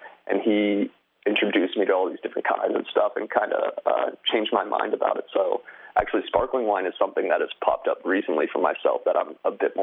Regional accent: Healdsburg, California, United States; I'm from Healdsburg, so it's right in between the Dry Creek, Alexander Valley, and the Russian River Valley

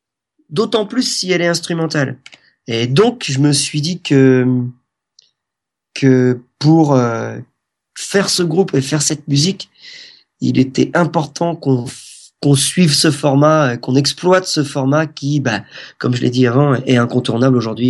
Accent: France; En fait, on est français.

